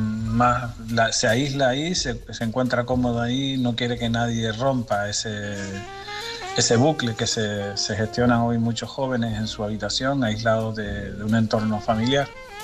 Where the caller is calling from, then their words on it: Tenerife, Canary Islands, Spain; de Tenerife.